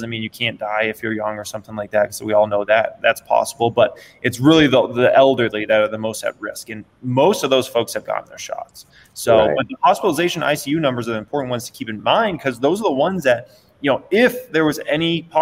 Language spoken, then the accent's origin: English; Phoenix, Arizona, United States; now in Las Vegas, United States; Like for me, I grew up in Phoenix, Arizona, a very newish city, right? Nowadays, I live in Vegas